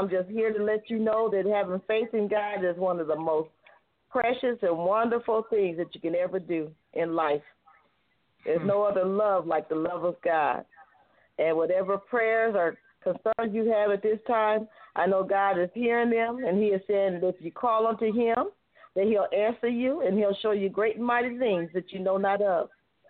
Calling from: Katy, Texas, United States; Well, I'm calling from Katy, Texas.

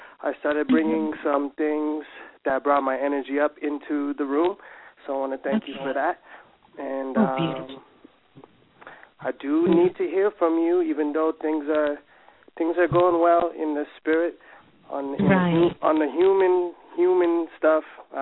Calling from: Canada; I'm calling from Canada, and I had a birthday on Friday.

